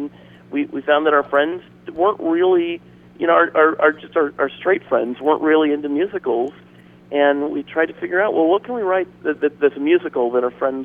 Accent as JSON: {"language": "English", "town": "Hollywood", "region": "Florida", "country": "United States", "tie": "born or raised there", "said": "I grew up in Hollywood, Florida."}